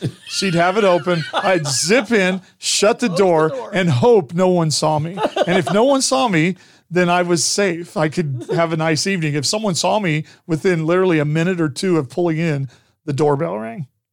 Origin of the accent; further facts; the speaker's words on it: Colby, Kansas, United States; I was from Kansas. And she, I was born in Colby, Kansas, raised in Colby.